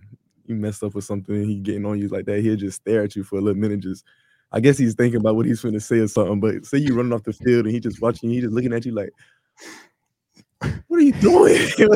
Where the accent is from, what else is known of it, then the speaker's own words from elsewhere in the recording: Florida, United States; Growing up in Florida, man, that's all. It's competition down there, man.